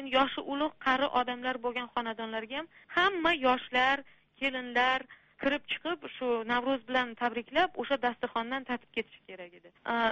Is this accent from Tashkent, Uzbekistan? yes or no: no; Samarkand, Samarqand Region, Uzbekistan; Eroniy, onam tojiklar. Va Samarqandda hamma Eronilar turadigan mahallada yashaganmiz. O'sha mahallada tug'ilib o'sganman.